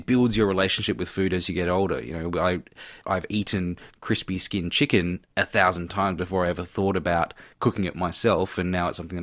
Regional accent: Adelaide, South Australia, Australia; also born or lived in Malaysia; growing up, I grew up in Adelaide and in Malaysia and various other places.

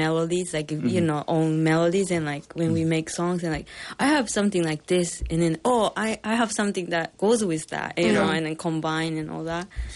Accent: Japan; I came from Japan

